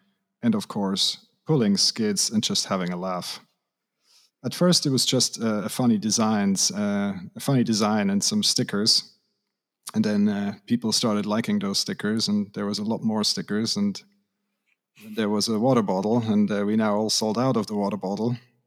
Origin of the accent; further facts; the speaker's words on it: Switzerland; English is a second language; now in Canada; I'm Swiss from the German-speaking part, so I have a slightly easier access to the local community in terms of the language. But I have also spent most of my adult life living abroad and away from my hometown.